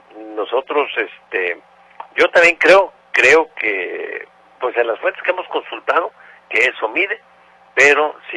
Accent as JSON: {"language": "Spanish", "town": "Guadalajara", "region": "Jalisco", "country": "Mexico", "tie": "born or raised there", "said": "Allá en mi adolescencia, en Guadalajara, se llegó a usar mucho el carnal."}